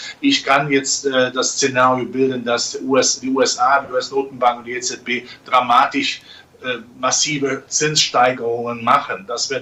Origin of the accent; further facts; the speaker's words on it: Rhineland, Germany; ich als Rheinländer in der Karnevalssprache